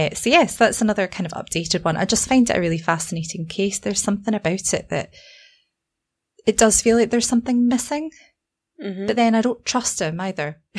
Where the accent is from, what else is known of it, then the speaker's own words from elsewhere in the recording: Scotland, United Kingdom; And I only fell down it because I'm Scottish.